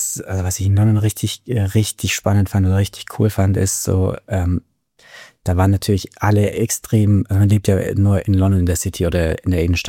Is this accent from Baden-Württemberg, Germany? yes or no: yes; Baden-Württemberg, Germany; Aufgewachsen auf der Schwäbischen Alb, kleinster deutscher Mittelstand.